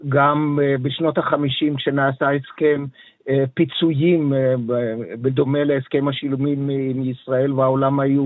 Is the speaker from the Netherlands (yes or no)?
yes; Netherlands; now in Israel; אני בתור יליד הולנד